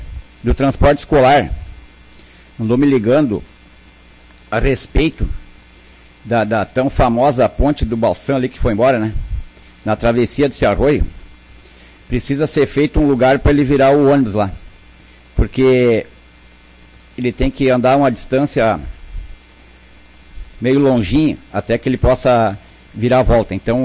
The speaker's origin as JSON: {"language": "Portuguese", "town": "Rincão de Espraiada", "country": "Brazil", "said": "Tenho andado pelo Rincão de Espraiada, né? Minha terra na volta aí."}